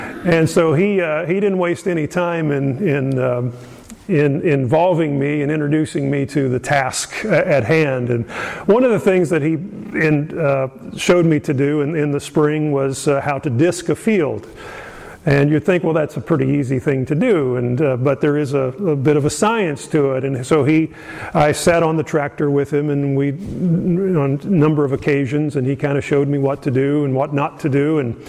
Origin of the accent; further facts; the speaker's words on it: Terre Haute, Indiana, United States; I grew up near Terre Haute, Indiana, outside in a rural community